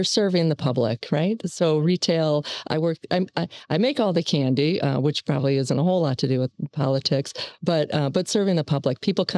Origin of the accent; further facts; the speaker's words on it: Cleveland, Ohio, United States; So I grew up in Cleveland, Ohio. I went to school there.